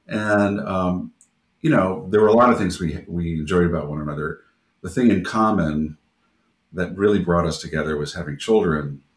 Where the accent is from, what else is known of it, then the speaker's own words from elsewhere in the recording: Long Island, New York, United States; So I grew up in New York on Long Island, and in a fairly traditional Jewish community, probably not atypical for Long Island